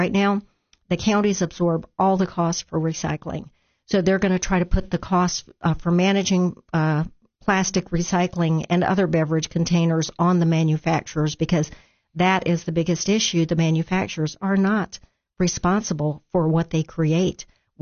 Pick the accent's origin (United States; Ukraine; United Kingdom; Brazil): Brazil; I grew up in Brazil, and people had their personal gardens in their yard and, you know, grew their own greens and had their orange trees and mango trees, avocado trees. We had all that and chickens living in the yard.